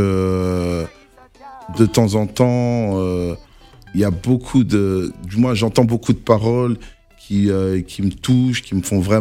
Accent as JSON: {"language": "French", "country": "Côte d’Ivoire", "said": "je suis Ivoirien"}